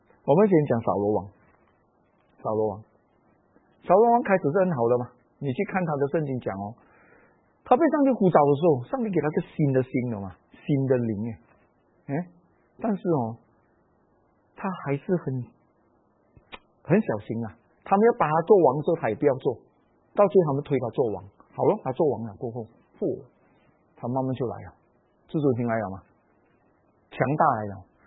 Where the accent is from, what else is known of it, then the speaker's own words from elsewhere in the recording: Malaysia; 我们马来西亚人叫伊拉